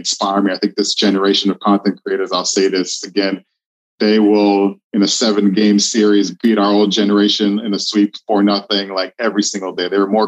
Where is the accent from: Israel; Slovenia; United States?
Israel; So I'm born and raised in Israel, lived there the majority of my life.